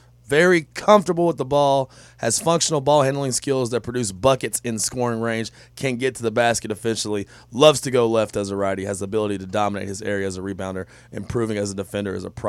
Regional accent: Clarksville, Tennessee, United States; originally from my hometown, Clarksville, Tennessee.

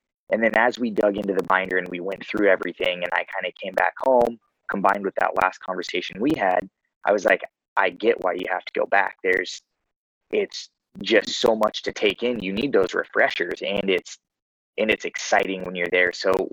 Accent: California, United States; I grew up in Southern California.

